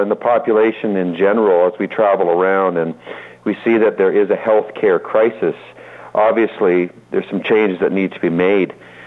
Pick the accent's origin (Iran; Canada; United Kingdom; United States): Canada; We're Canadian, so we have more of a socialized medicine